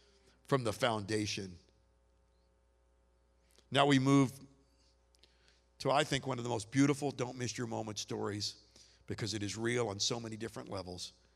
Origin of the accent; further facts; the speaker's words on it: New Orleans, Louisiana, United States; and I'm from New Orleans. And we talk different to one another, don't we?